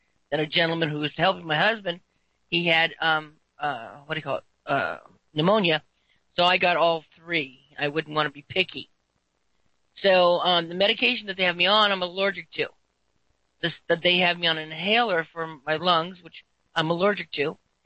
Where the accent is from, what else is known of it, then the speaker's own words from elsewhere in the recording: New York, United States; born there; It may be that day, since I was born in New York.